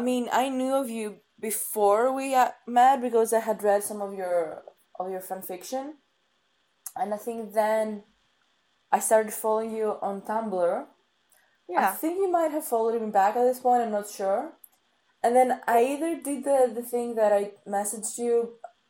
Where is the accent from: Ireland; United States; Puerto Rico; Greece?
Greece; I'm from Greece. I just became 25 years old, so a quarter of the century.